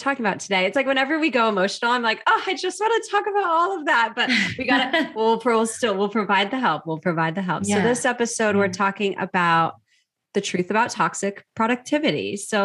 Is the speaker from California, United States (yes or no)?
yes; California, United States; born and raised in Orange County. Here now currently